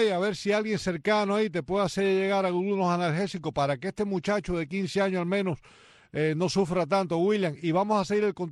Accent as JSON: {"language": "Spanish", "country": "Cuba", "said": "como cubano, como compatriota"}